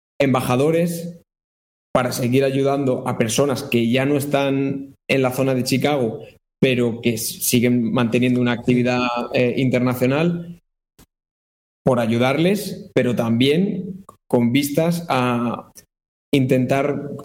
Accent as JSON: {"language": "Spanish", "country": "Spain", "said": "Como españoles, hay familias españolas que tienen la posibilidad de mandar a sus hijos allá donde ellos quieran"}